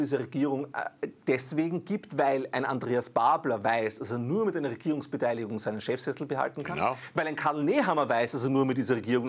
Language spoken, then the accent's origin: German; Austria